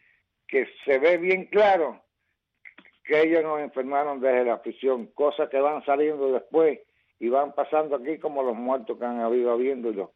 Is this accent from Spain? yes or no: no; Cuba; moved away; como los cubanos somos todos un solo pueblo